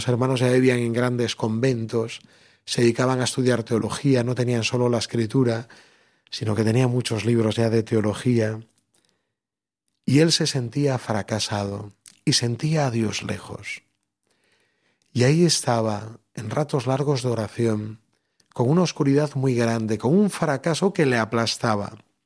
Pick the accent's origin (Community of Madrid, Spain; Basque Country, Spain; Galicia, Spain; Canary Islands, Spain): Galicia, Spain; porque en Galicia, de donde yo soy, le tienen muchísima devoción.